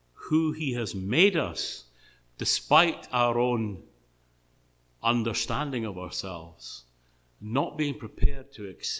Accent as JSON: {"language": "English", "region": "Scotland", "country": "United Kingdom", "said": "I'll say it in standard English, at least as as standard as a Scotsman can get."}